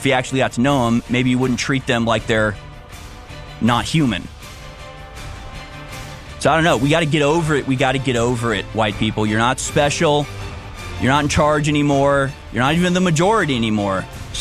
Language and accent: English; United States; I'm an American. I'm a human being. I'm a Christian. I'm a white person.